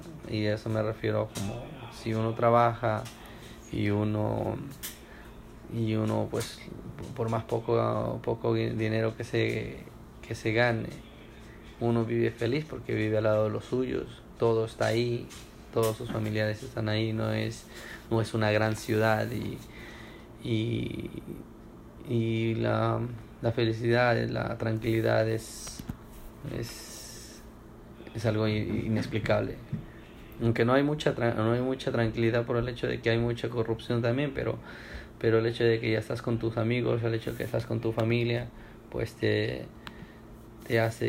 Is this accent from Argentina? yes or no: no; Ecuador; also born or lived in Zamora / Nambija; Crecí en muchas ciudades del Ecuador, empezando cuando nací en la ciudad de Zamora, Chinchipe. Desde que nací hasta la edad de 2 años viví en esa ciudad. Después con mis papás nos trasladamos a la ciudad de Nambija